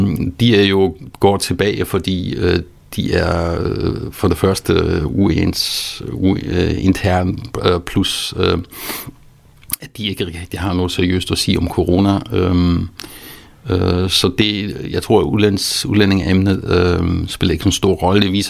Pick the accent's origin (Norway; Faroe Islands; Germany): Germany; Wolfsburg, Lower Saxony; now in Denmark; jeg voksede op i Wolfsburg, hvor man laver Volkswagen.